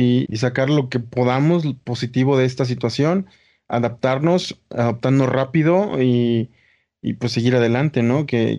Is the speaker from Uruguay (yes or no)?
no; Puerto Rico; Ya ni porque somos de Puerto, ¿verdad? Aguantamos.